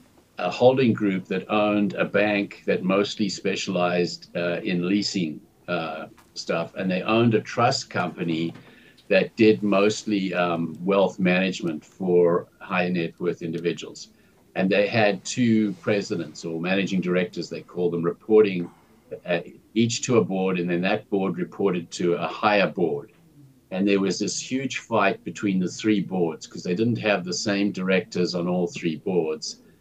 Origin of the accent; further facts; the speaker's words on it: Zimbabwe; When growing up in Zimbabwe, I studied who was making money.